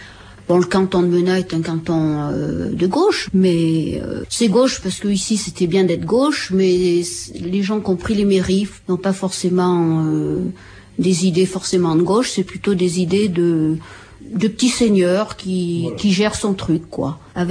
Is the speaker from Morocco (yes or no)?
no; Clermont-Ferrand, Auvergne-Rhône-Alpes, France; Non, je suis de Clermont-Ferrand.